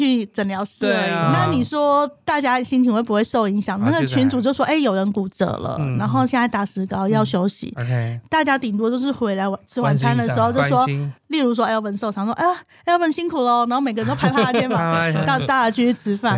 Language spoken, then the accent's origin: Chinese; Taiwan; 因为我们台湾人还算奉公守法